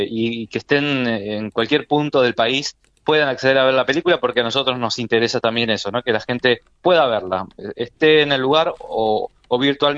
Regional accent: Berisso, Buenos Aires Province, Argentina; born there; now in La Plata, Argentina; yo soy de, digamos, de la región, soy nacido en Berisso y estoy hoy en día en La Plata. Nos consideramos productores o realizadores más de la provincia, más que de Capital Federal.

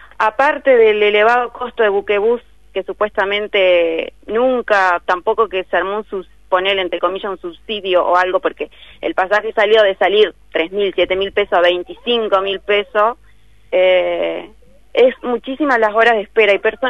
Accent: Uruguay; now in Concepción del Uruguay, Argentina

